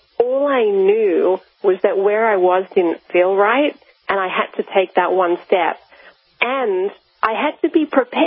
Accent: Australia; moved away; because my home country is Australia, if you can't tell by my accent.

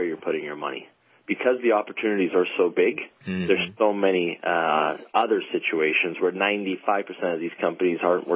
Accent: Vancouver, British Columbia, Canada; I'm born and raised in Vancouver, so we always knew about the junior stock market.

